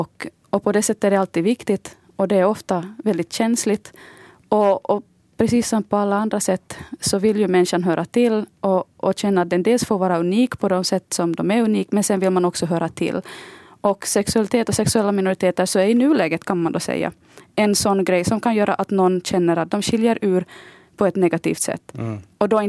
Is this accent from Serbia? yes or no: no; Larsmo, Ostrobothnia, Finland; under min uppväxt i Larsmo så var ju det en icke-fråga. Min sexualitet hade inte någon relevans. Men å andra sidan så tillhörde jag en annan slags minoritet. Jag var så att säga den enda på min klass som inte var lästadian.